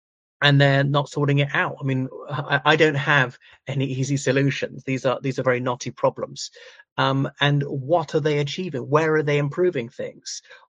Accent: Ireland; from Ireland.

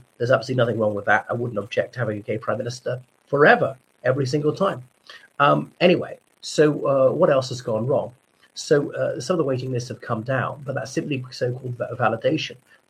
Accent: Ireland; from Ireland.

